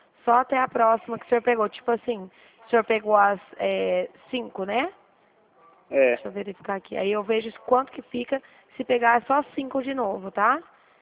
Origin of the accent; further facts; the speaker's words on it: Dracena, São Paulo, Brazil; Eu sou de Dracena. Conhece aqui perto de Presidente Prudente?